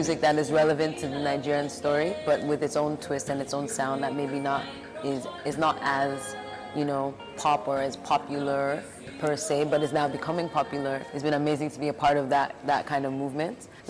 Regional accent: Toronto, Ontario, Canada; So I grew up in Toronto. My parents immigrated to Canada.

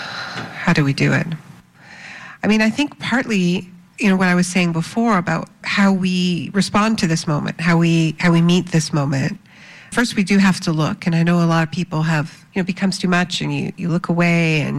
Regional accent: United States; All of ours, really. I'm an American as well.

